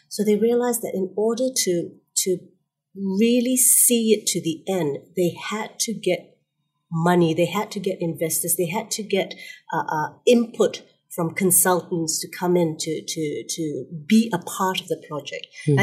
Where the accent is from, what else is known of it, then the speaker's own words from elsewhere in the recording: Singapore; I'm Singaporean